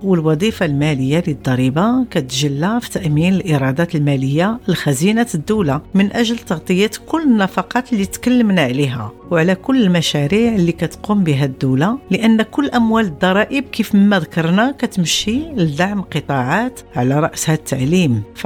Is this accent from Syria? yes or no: no; Morocco; وهادو كاملين ضرائب عندنا في المغرب